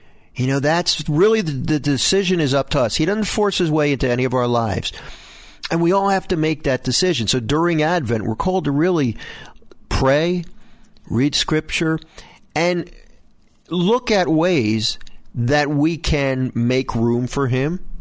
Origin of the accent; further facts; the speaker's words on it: Philadelphia, Pennsylvania, United States; I grew up in Philadelphia, and we took a lot of buses.